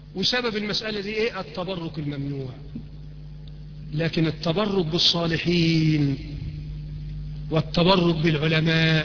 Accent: Egypt; اللهم اجعل بلدنا مصر بلد أمن وأمان ورخاء واستقرار

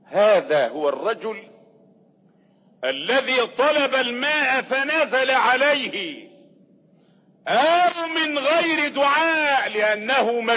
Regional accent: Egypt; لما حدث قحط مثل الحادث عندنا في مصر.

